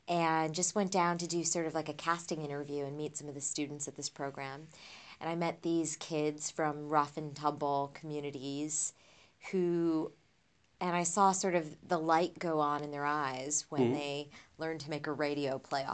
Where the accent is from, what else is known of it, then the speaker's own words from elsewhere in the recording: United States; born there; Well, I was born in the States. My parents immigrated.